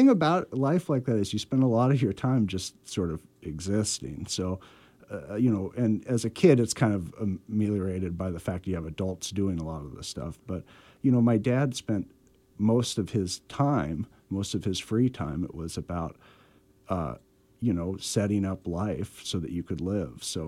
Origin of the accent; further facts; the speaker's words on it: Alaska, United States; I think I've never felt downcast because I was from Alaska.